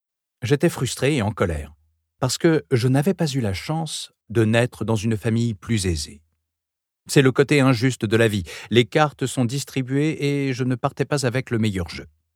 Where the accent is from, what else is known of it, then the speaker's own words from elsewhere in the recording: Paris, Île-de-France, France; born there; Je suis né à Paris de parents immigrés, issus d'une condition sociale très précaire. J'ai grandi dans une famille monoparentale avec une mère sans activité professionnelle.